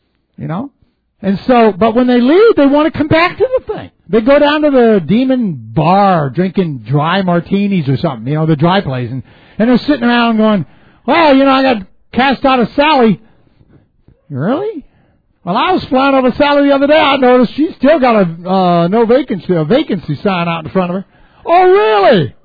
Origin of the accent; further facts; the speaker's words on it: Texas, United States; I'm from Texas.